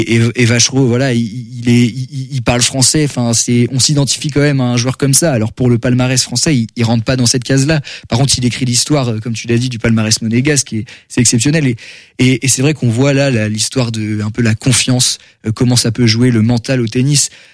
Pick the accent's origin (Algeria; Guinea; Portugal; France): France; le regret qu'on peut avoir nous en tant que Français